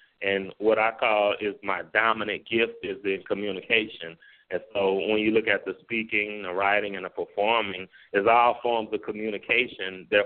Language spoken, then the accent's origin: English; New Orleans, Louisiana, United States; now in Monroe, United States; And I'm originally from New Orleans, but now I live in a place called Monroe, Louisiana.